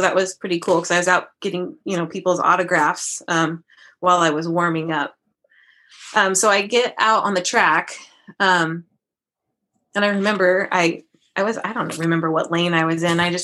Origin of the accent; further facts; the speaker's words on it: Oregon, United States; And of course, you know, growing up in Oregon, everybody wants to go to Oregon.